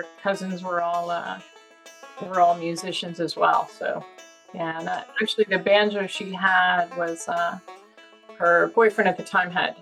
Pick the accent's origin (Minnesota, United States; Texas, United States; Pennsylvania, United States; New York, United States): New York, United States; We grew up in the Catskills in New York State in a tiny town. It was idyllic, very rural upbringing, beautiful school, sports, forest, hiking, swimming in the rivers.